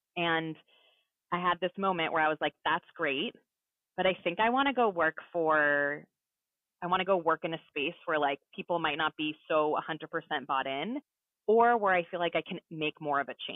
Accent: Salinas, California, United States; I grew up in Salinas, California.

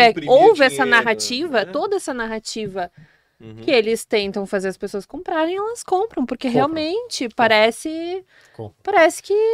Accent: Brazil; Não, nós somos brasileiros.

